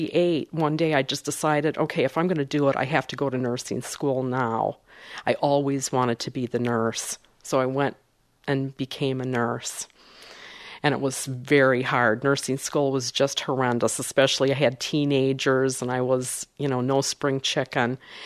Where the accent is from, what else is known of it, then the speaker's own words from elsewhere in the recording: Dearborn, Michigan, United States; When I was growing up in Dearborn, Blazo's, and I think I mentioned Blazo's, it was a drive-in restaurant.